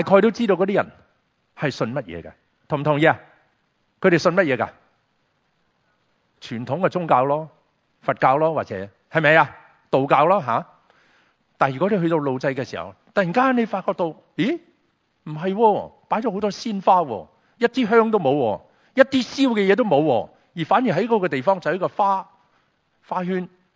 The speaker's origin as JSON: {"language": "Chinese", "country": "China", "said": "我都是大陆出来的。是什么这样？跟着他就说、你是怎么出来的？那我说我偷渡出来的。"}